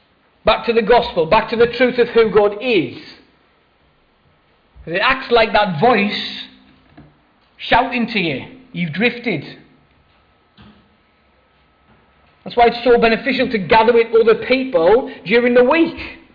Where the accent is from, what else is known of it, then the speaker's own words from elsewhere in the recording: Sunderland, North East England, United Kingdom; It doesn't have to be a hot day in Sunderland. I grew up in Sunderland.